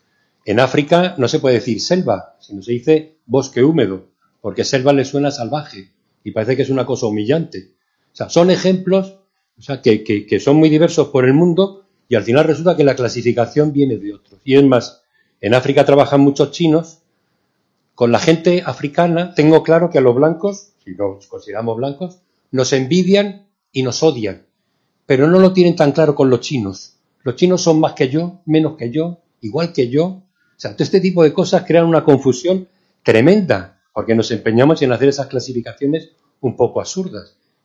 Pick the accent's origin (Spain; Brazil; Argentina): Spain; yo como español me reclamo fenicio, griego, cartaginés, romano, judío, árabe.